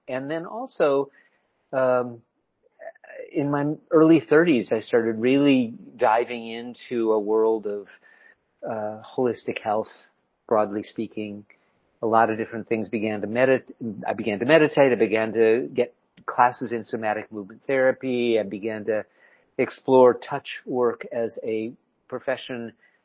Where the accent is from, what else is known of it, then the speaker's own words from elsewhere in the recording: Midwest, United States; Quick background. I grew up in the Midwest.